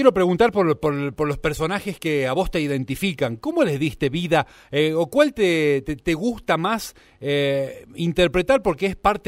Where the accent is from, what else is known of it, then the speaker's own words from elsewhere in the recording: Jujuy, Argentina; nuestro Jujuy, de los que caminamos por estas calles todos los días